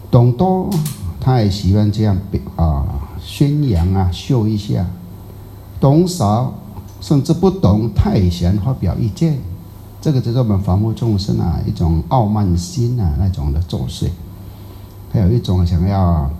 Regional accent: Taiwan; 你讲话没有内容，我们台湾人叫做没营养啊

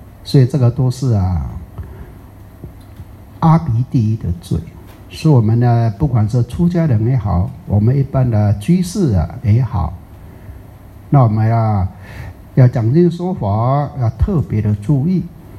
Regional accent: Taiwan; 如果以我们台湾话来讲的话

